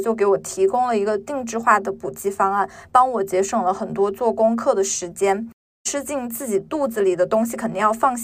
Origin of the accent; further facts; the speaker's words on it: Sichuan-Chongqing, China; 因为我是川渝人嘛，所以我其实平时吃的还挺重油重盐的